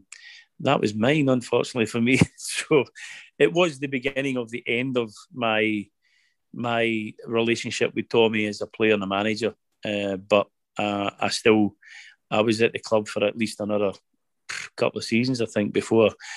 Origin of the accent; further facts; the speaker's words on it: Muir Hill, Scotland, United Kingdom; I grew up in Muir Hill. I was born, myself and Gary McAllister went to Keir Hardy. Braithurst High, we both played for the boys' club.